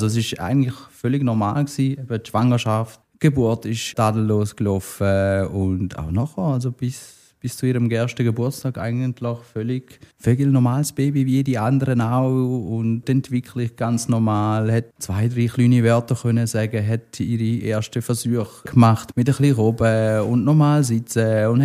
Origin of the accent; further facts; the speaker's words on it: Kreuzlingen, Thurgau, Switzerland; ich bin auch da aufgewachsen in Kreuzlingen. Ich bin gebürtiger Kreuzlinger, Deutschschule, meine Ausbildung gemacht, beruflich lange aber in der Ostschweiz unterwegs gewesen und seit einigen Jahren wieder in Kreuzlingen berufstätig in einer Autogarage.